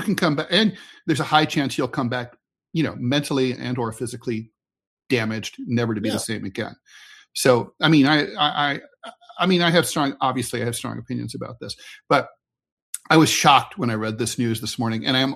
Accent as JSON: {"language": "English", "region": "Rust Belt", "country": "United States", "said": "I'm from the Rust Belt. I was poor. I missed meals."}